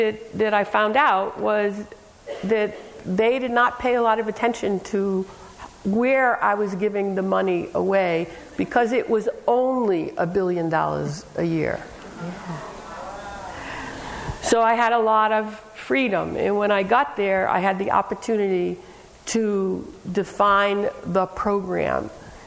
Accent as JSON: {"language": "English", "region": "Northeast", "country": "United States", "said": "So they were very suspicious of me. Because I was from the Northeast, I was a Yankee and a communist, basically."}